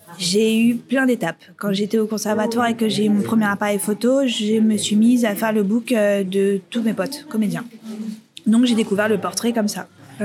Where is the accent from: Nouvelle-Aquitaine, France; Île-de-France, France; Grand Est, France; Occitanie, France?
Île-de-France, France; Aubervilliers; moi, à 14 ans, je sortais d'Aubervilliers, donc ma ville natale.